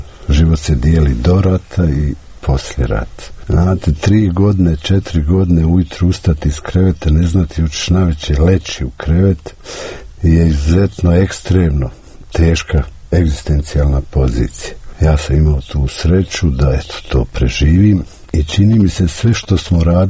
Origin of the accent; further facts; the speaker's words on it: Sarajevo, Federation of Bosnia and Herzegovina, Bosnia & Herzegovina; Sarajevo je moj rodni grad. Moja porodica živi u Sarajevu s majčine strane preko 300 godina. Ja sam 8 puta izlazio iz Sarajeva, 8 puta sam se vraćao u Sarajevo.